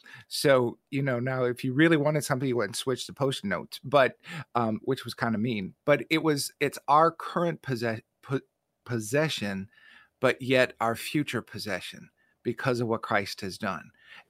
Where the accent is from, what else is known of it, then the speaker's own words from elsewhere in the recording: Midwest, United States; Growing up in the Midwest, if we knew a tornado was coming, the sky would turn this weird shade of green.